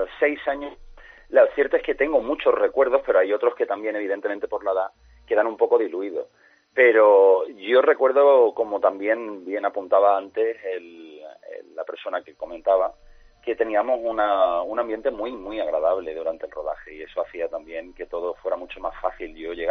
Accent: Nerja, Andalusia, Spain; Yo me sentía como un poquito más apartado de todo ese mundo, de la capital, y en mi pueblo y en mi playa y en mi Nerja tampoco me sentía como tan centro de atención.

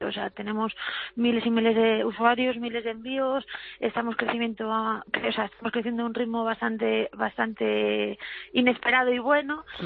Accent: Galicia, Spain; accent: Galician; yo soy gallega, como se me nota en el acento, y como buena gallega lo que más me gusta en el mundo es comer

